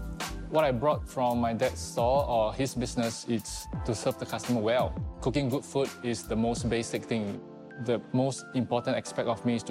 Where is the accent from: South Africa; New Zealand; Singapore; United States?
Singapore; Singaporean flavor is important to me because this is where I'm born, where I come from. I'm Singaporean.